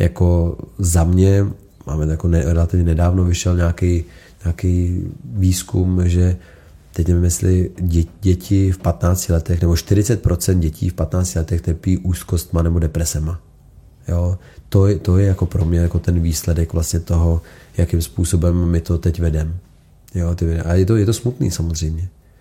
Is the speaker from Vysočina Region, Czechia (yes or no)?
yes; Vysočina Region, Czechia; mám výhodu, že jsem z Vysočiny, z malé vesnice